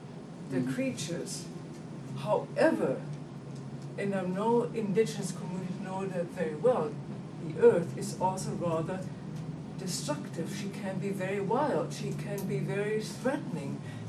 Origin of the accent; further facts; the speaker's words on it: Germany; English is a second language; I'm from Germany, so I speak from a European background